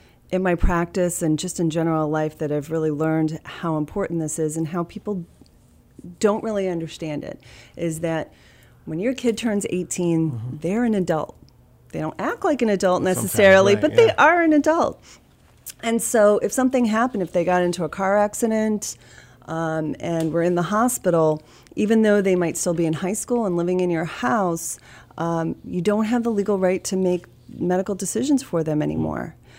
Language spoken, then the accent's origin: English; Florida, United States; now in North Attleboro, United States; when I moved into North Attleboro, my husband grew up there. I didn't. Uh-huh. I'm originally from Florida, so it was a really great way for me to understand the New England process.